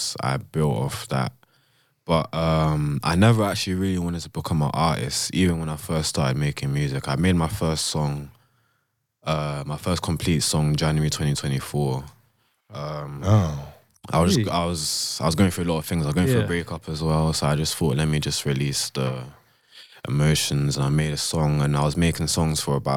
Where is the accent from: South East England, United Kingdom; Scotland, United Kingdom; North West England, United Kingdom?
South East England, United Kingdom; Milton Keynes; I'm also from Milton Keynes. I'm 19, and I'm an artist.